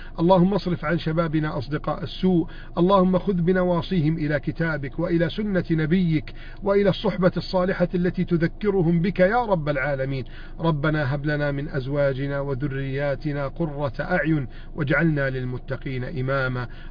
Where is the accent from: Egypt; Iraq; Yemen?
Egypt; بلدنا مصر